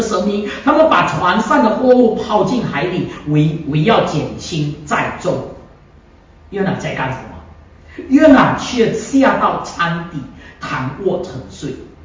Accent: Malaysia; 我过去是在马来西亚出生和长大。那马来西亚是一个多元民族和文化的国家

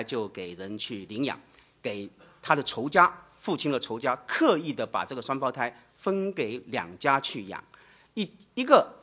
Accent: China; 对于这种教导，我们中国人是很难接受的啊

